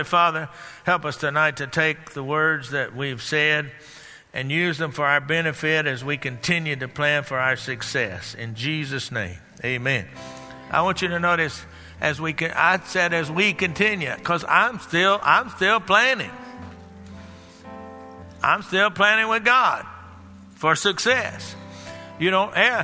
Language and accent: English; Dallas, Texas, United States; You know, I grew up down there in Dallas area